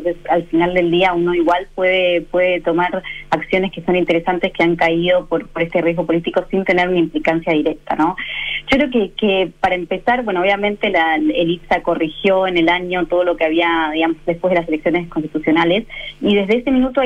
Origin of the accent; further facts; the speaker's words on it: Argentina; No, yo soy de Argentina